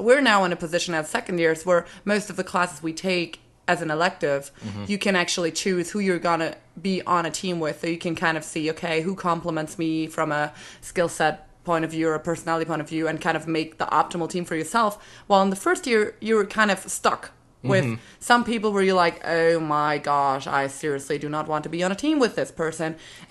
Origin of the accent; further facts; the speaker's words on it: Germany; like I said, I'm from Germany.